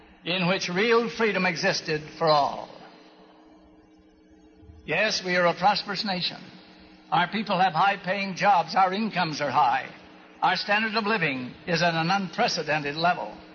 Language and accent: English; United States; I appreciate more than I can say this opportunity to speak to you frankly as an American, one who prizes his citizenship in this blessed land.